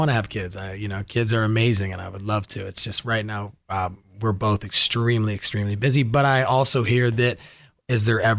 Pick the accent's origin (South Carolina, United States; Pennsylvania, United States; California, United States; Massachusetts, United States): California, United States; Malibu; Who I grew up with in Malibu.